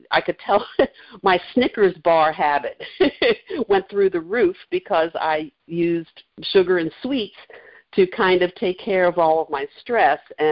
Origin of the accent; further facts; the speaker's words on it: Washington, District of Columbia, United States; I was raised in Washington, D.C., and they were lifelong federal government workers.